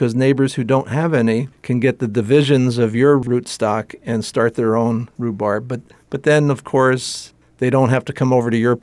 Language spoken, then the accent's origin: English; East Coast, United States; But where I grew up in the East Coast, gypsy moths were the thing to worry about